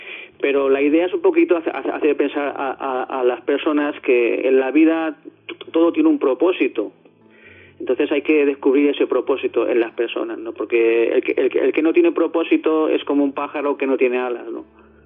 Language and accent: Spanish; Barcelona, Catalonia, Spain; now in Terrassa, Spain; Yo soy natural de San Andrés, de Barcelona. Pero hace como más de 20 años que vivo en Tarrasa.